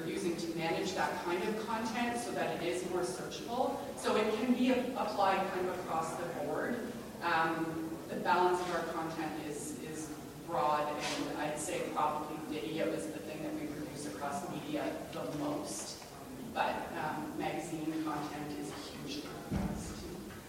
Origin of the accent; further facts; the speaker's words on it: Canada; I'm Canadian, I'm going to go there